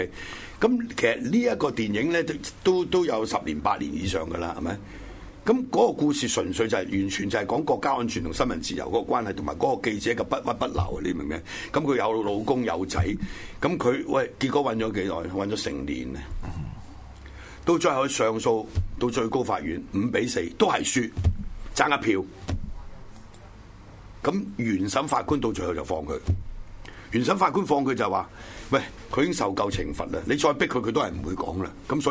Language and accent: Cantonese; China; 我哋中國人冇啊嘛！